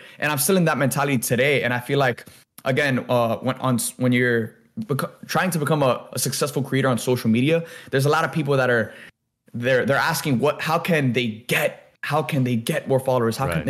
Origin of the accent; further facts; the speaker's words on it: Miami, Florida, United States; Again, coming from a Hispanic community, I grew up in Miami. That's like everyone in Miami usually tends to be Hispanic from some, you know, at some capacity.